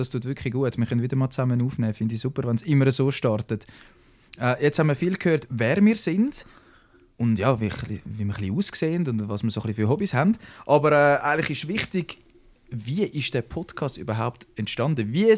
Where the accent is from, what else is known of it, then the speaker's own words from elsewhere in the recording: Switzerland; Ich glaube, im Telefonieren sind wir Schweizer einfach die Weltmeister im Ciao sagen.